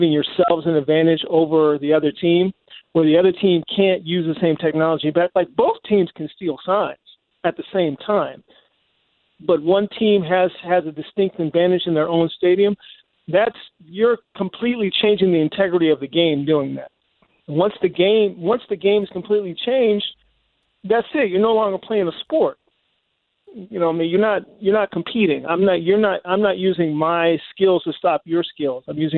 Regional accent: the South, United States; I'm from the South, man.

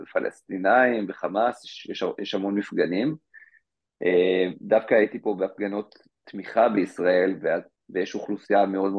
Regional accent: Kfar Etzion, Judea and Samaria, Israel; גדלתי בקיבוץ כפר עציון, בגוש עציון

